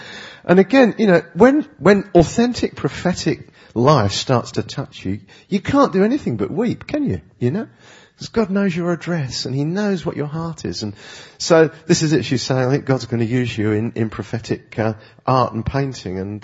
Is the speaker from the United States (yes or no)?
no; England, United Kingdom; this very nervous girl who'd already been told that I was a pastor from England